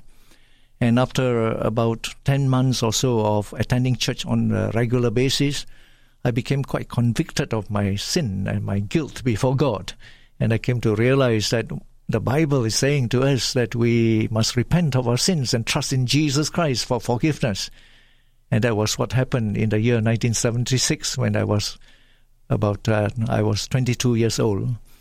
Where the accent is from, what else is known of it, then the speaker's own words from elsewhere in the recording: Malaysia; growing up in Malaysia, we also get exposed to the Indians and the Hinduism.